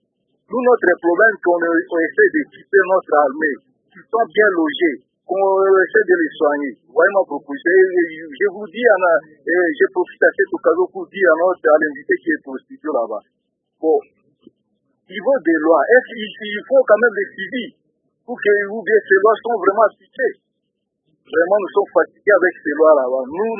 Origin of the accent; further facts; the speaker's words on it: Isiro, Haut-Uélé, DR Congo; Arrivez ici, chez nous, à Issiro, pour voir comment ces ministères dorment.